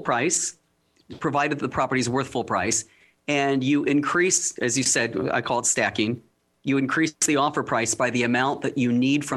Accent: Carlsbad, California, United States; In Carlsbad, my hometown, where I'm based, in a very, very tight market.

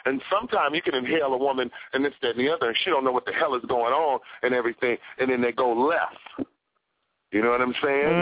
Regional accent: Detroit, Michigan, United States; In case y'all don't know, I'm straight from the 313. I'm from the East Coast. But I've been out here banging.

